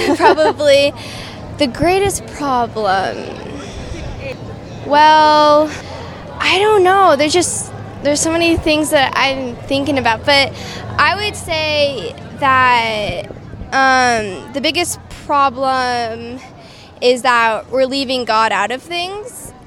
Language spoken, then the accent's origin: English; Sheridan, Wyoming, United States; I'm from Sheridan, Wyoming.